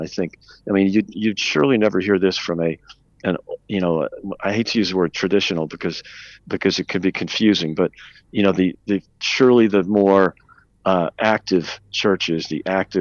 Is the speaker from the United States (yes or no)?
yes; United States; I split my time between the U.S. and U.K. and I'm an American, you know, for by birth.